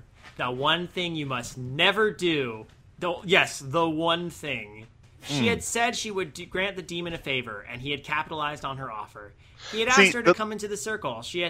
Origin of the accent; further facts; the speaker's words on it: London, United Kingdom; accent: Cockney; By the way, I'm a Cockney, have you noticed? Cockney. I'm from South London.